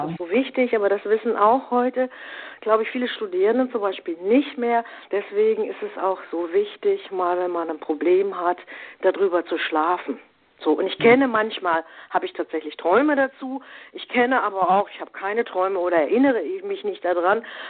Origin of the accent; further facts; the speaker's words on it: Germany; jetzt hätte ich beinahe gesagt, so ist das bei den Deutschen, aber ich darf das als Deutsche so sagen